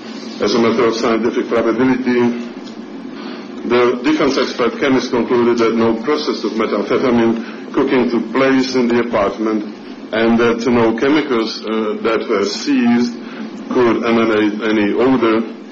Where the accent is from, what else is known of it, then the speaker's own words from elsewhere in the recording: Salem, Oregon, United States; I'm from Salem, Oregon.